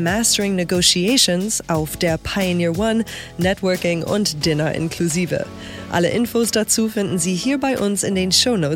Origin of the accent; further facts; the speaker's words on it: United States; Thanksgiving war gestern in meinem Heimatland der große Feiertag.